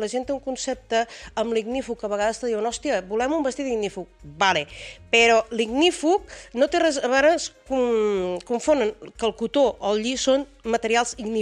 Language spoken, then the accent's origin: Catalan; Riudoms, Catalonia, Spain; Jo sóc de Riudoms.